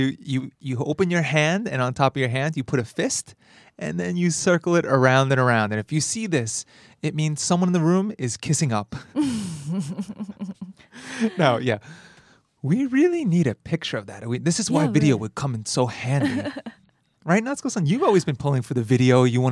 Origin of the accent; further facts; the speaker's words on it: United States; But I don't know, as an American, I'm quite used to this.